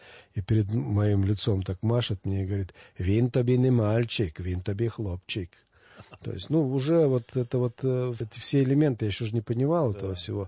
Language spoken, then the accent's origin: Russian; Korabelivka, Vinnytsia Oblast, Ukraine; Я в детстве, все детство мое прошло в Виннице, в Теплицком районе, это Гайсен, там село есть Корабеловка. Я все детство провел там.